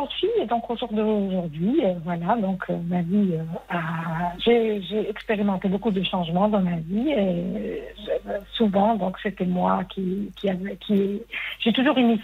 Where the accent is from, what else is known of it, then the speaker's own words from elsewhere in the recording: Algeria; moi je viens pas de France, donc moi je suis originaire d'Algérie.